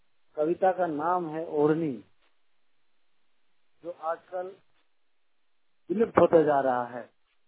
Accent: Dhanbad, Jharkhand, India; मैं धनबाद का रहने वाला हूँ।

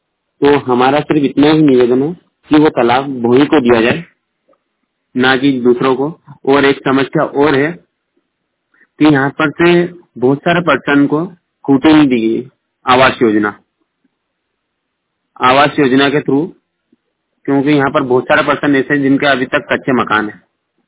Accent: Jaipur, Rajasthan, India; मैं जयपुर से बिलोंग करता हूँ।

